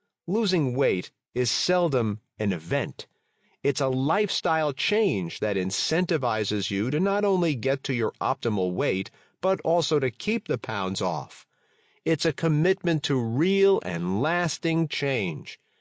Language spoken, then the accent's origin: English; Atlanta, Georgia, United States; also born or lived in Iran; I've lived in Atlanta since I immigrated from Iran back in 1981. I've grown up and worked in various parts of town.